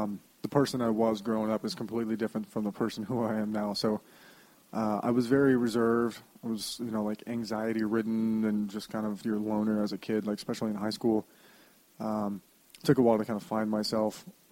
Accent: Colorado Springs, Colorado, United States; Colorado Springs.

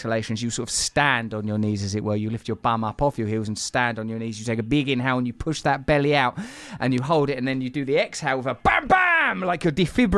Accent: East of England, United Kingdom; when I was a little boy growing up in Essex.

